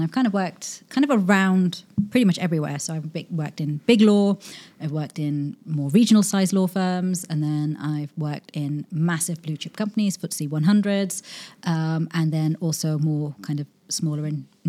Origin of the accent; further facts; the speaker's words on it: East Midlands, United Kingdom; now in Dubai, United Arab Emirates; Okay, so I was born and raised in England, in the East Midlands. For people who don't know, imagine England's a triangle. I'm kind of right from the center.